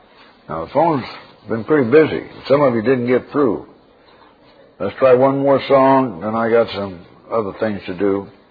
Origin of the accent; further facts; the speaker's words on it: Oroville, California, United States; After 30 years here, I'm still, almost 30 years here, I'm still oriented to my hometown up in Oroville, California, in the San Francisco area.